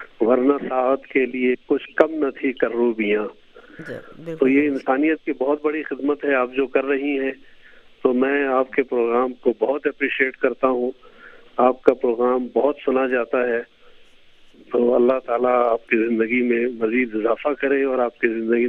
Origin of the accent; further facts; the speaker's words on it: Gilgit-Baltistan, Pakistan; now in Gilgit, Pakistan; اور میرا تعلق بلتستان سے ہے لیکن آج کل میں گلگت میں ہوں.